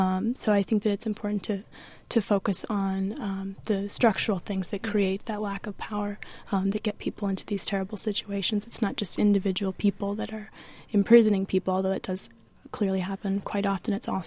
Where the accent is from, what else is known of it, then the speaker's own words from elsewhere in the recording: Abington Township, Pennsylvania, United States; also born or lived in Illinois; now in Champaign, United States; Well, I grew up actually in Pennsylvania, just north of Pennsylvania in Abington Township.